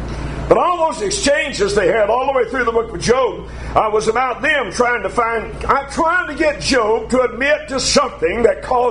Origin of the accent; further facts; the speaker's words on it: Alabama, United States; When I was a boy growing up in North Alabama, I grew up on a farm. There were 18 farms between our house and that little town Boaz, which is only about 3 or 4 miles away.